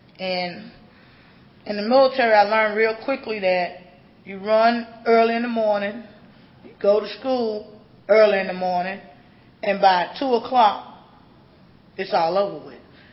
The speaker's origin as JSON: {"language": "English", "town": "Elgin", "region": "South Carolina", "country": "United States", "tie": "born or raised there", "also_born_or_lived": "Brooklyn, New York", "said": "I was born in Brooklyn, New York. My mother and my grandfather, we moved down to a little town called Elgin, South Carolina. And at that time, that's where I went to school."}